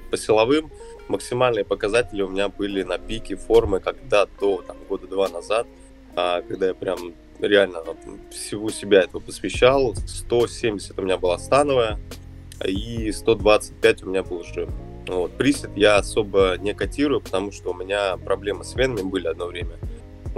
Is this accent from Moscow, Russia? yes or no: yes; Moscow, Russia; мне 26 лет, я из Москвы.